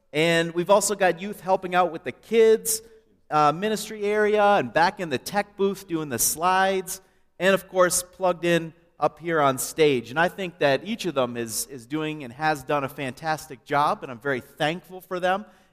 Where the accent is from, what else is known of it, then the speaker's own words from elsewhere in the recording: Canada; When I was in elementary school, I grew up in Canada, actually.